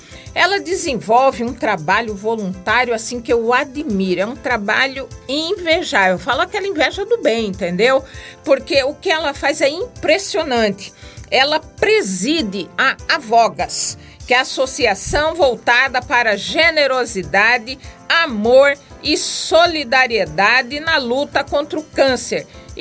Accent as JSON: {"language": "Portuguese", "town": "Cuiabá", "region": "Mato Grosso", "country": "Brazil", "said": "como cuiabana, né, geralmente a gente fala assim, a expressão, né, cuiabana de Chapecruz"}